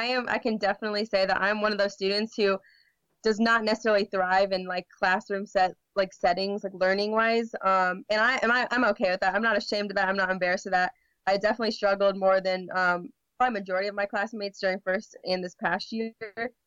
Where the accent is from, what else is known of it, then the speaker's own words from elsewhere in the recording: Indiana, United States; since I'm from Indiana